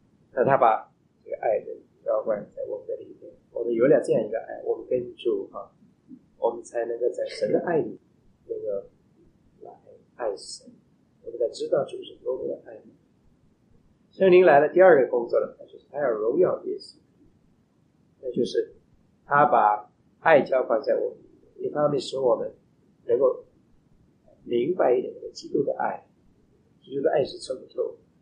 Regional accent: China; 就好像我们中国人说那个夫妻的关系

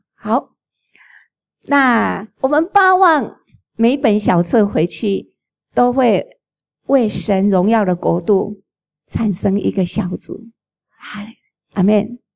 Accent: China; 我们中国人有一句话很传神哦，独乐乐不如与众乐乐

